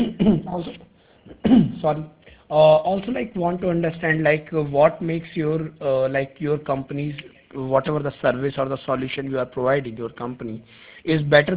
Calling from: India; Actually, I'm calling from India

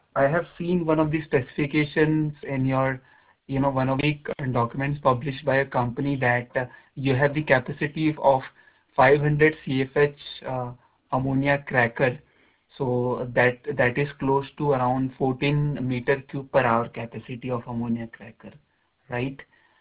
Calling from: India; I'm calling from India

